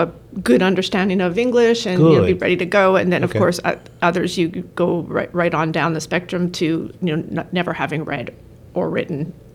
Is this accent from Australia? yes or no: no; Canada; now in United States; So I'm originally from Canada, and you know, just coming to the United States and having to learn all sorts of new systems, even though my language is the same, of course